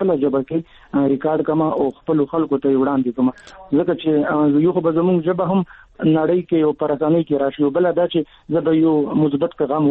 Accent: Khyber Pakhtunkhwa, Pakistan; زه د وزیرستان یم

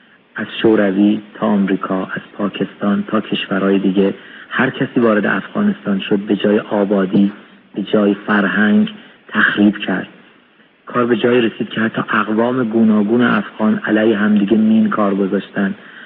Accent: Iran; این برای من به شخص شرم‌آوره به عنوان یک ایرانی

